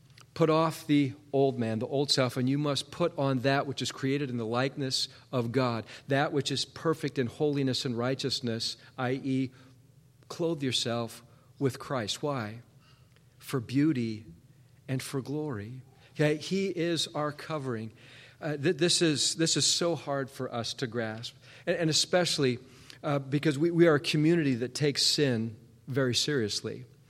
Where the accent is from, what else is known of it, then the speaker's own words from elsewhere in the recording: Seattle, Washington, United States; remember, I grew up in Seattle, city boy, grew up in Seattle